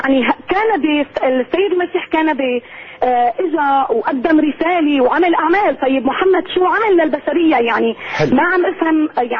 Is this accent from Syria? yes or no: yes; Syria; نحن روم أرثوذكس من سوريا